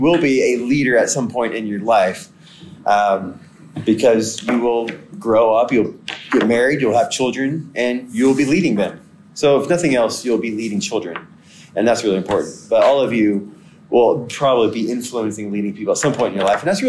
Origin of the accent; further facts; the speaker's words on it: Oklahoma, United States; So I grew up mostly in Oklahoma. And then, so part of my leadership journey began there.